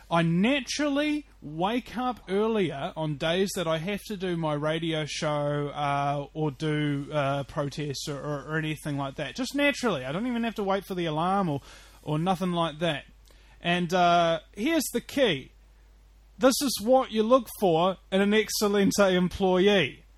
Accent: New Zealand; I'm from New Zealand.

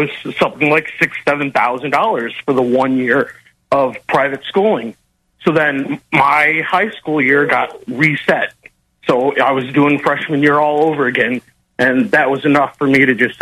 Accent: Chicago, Illinois, United States; I'm from Chicago. I moved back to Chicago

